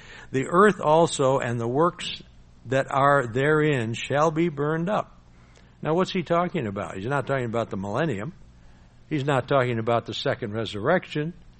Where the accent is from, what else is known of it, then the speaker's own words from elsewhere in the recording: Lombard, Illinois, United States; The house I grew up in Lombard, down here in Chicago area.